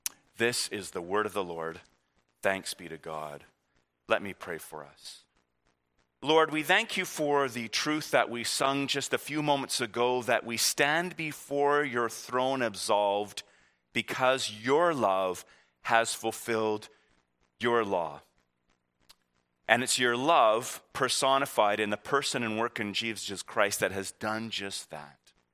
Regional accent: Pacific Northwest, United States; And I grew up skiing in the Northwest

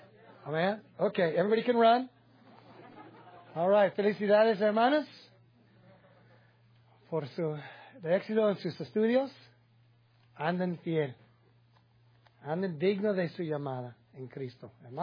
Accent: Whittier, California, United States; born there; I was born in Whittier, California, in the LA area.

